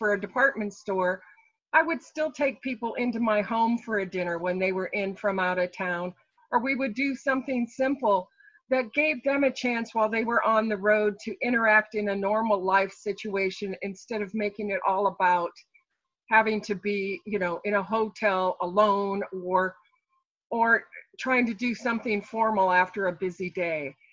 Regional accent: Midwest, United States; You know, I grew up in the Midwest, and my family was always one who had conversations around the dinner table.

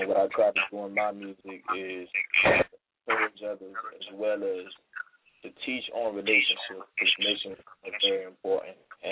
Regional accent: Ututu, Abia, Nigeria; born there; I was born in Nigeria, in a town called Ututu.

